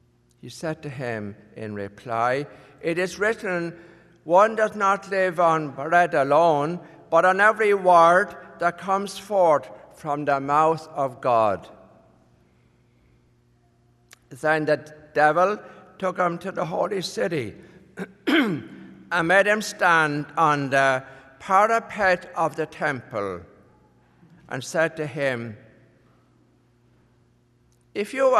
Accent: Ireland; as an Irish person we find it hard to say three because we don't we find difficulties with our THs.

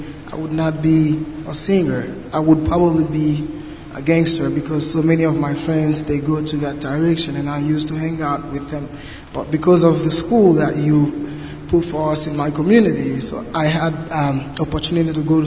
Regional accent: Cité Soleil, Ouest, Haiti; I'm from Cité Soleil.

